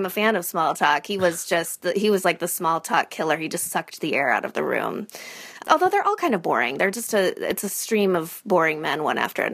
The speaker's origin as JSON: {"language": "English", "region": "Illinois", "country": "United States", "lives_now": "New Hampshire, United States", "said": "Well, I live in New Hampshire. Yeah, I'm from Illinois."}